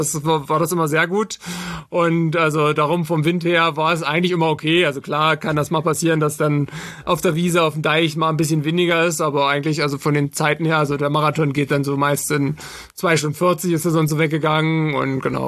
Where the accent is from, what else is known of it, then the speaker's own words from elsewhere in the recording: Saxony-Anhalt, Germany; Genau, also ich komme ja aus der Altmark